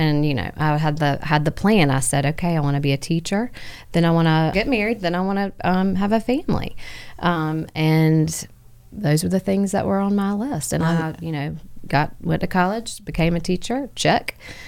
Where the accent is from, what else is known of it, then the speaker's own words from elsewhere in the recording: Rock Hill, South Carolina, United States; I'm originally from Rock Hill, South Carolina. Grew up there.